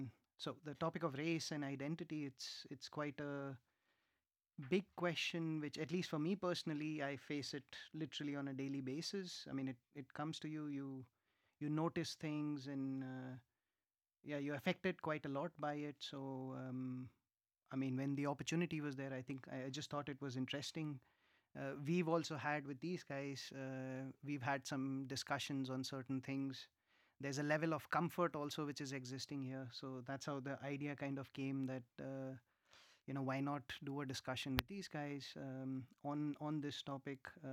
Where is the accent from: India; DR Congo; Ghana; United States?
India; moved away as an adult; now in Basel, Switzerland; I'm originally from India, and I've been in Basel now for about 5 years.